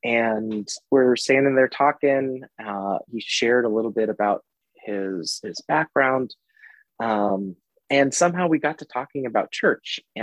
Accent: Lamoni, Iowa, United States; Growing up in Lamoni, Iowa, I volunteered for the local fire and EMS services.

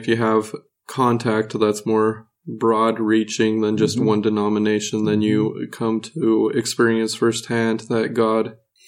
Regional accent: Erda, Utah, United States; So I was born and raised in Utah, grew up LDS.

